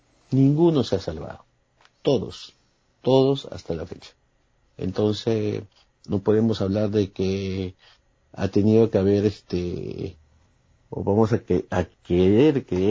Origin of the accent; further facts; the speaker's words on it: Peru; Lamentablemente, para mí, que soy peruano, sí, lo digo así